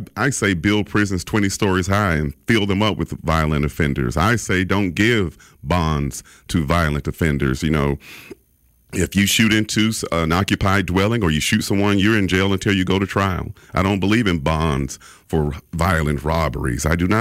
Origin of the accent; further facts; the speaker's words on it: Mobile, Alabama, United States; This is not the Mobile I grew up in 1971 in Hillsdale. We had no fear of being shot.